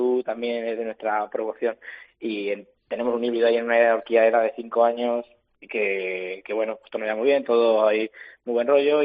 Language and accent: Spanish; Castilla-La Mancha, Spain; somos de Herencia de San Juan, como has dicho tú antes, y que somos ahí un híbrido de los dos amiguetes de los dos pueblos, esos que son vecinos